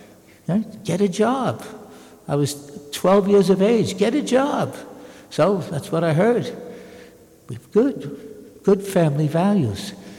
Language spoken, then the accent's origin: English; United States; I come from America. You could walk for days in the Midwest and not even see a house.